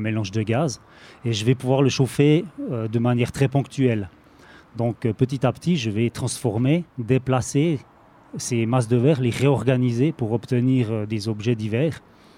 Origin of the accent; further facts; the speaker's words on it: Neuchâtel, Switzerland; Je suis originaire de Neuchâtel